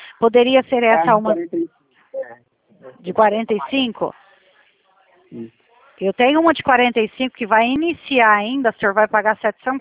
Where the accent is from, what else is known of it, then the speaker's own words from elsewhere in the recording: Brazil; como eu sou brasileira, eu tenho família também